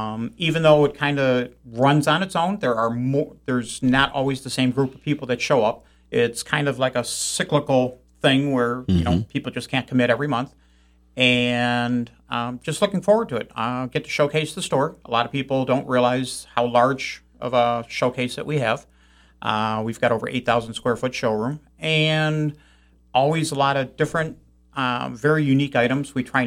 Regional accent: St. Clair Shores, Michigan, United States; My wife grew up here. I grew up in St. Clair Shores. Used to summer up here

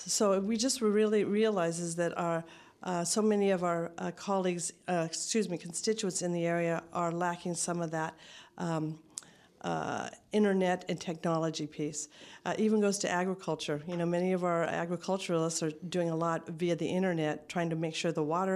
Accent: Winters, California, United States; I'm working on a project actually in my hometown, Winters.

